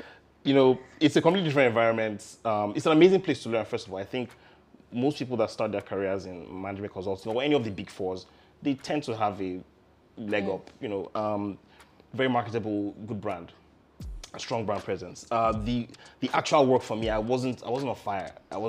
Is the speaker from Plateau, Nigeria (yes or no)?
yes; Jos, Plateau, Nigeria; I'm born and raised in Jos. Had my entire childhood there. Both parents were business people.